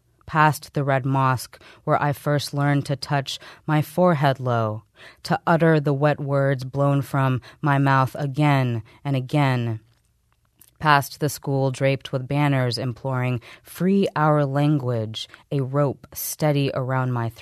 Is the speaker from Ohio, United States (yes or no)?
no; Midland, Texas, United States; I grew up in West Texas in Midland, in the Midland-Odessa area.